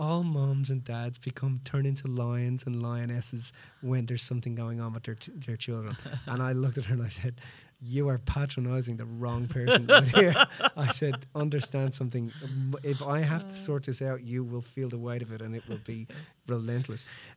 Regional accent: Dublin, Leinster, Ireland; You know, we come from Dublin, rough end of town.

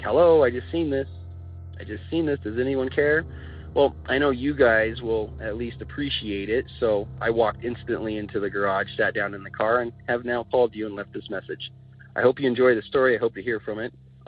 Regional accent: Denver, Colorado, United States; I'm from Denver, Colorado

